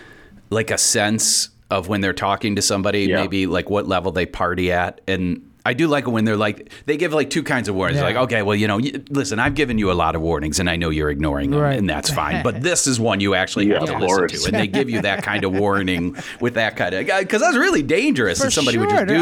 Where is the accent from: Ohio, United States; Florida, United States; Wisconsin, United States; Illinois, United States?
Ohio, United States; I feel like growing up in Ohio, you always just every year, you know, like when I was growing up, I'm older